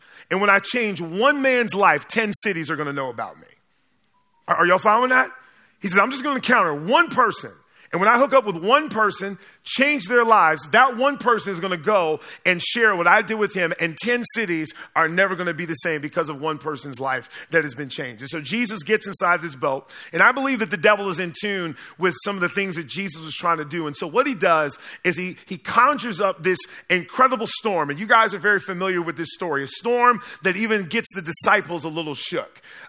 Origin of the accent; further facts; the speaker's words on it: Maryland, United States; I remember growing up in Columbia Union College, and we used to get credit for worship.